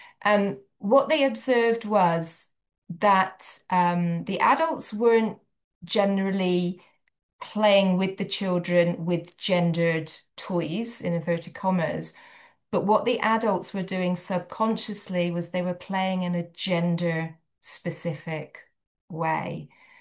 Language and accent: English; United Kingdom; so as you can probably tell, I'm a Brit originally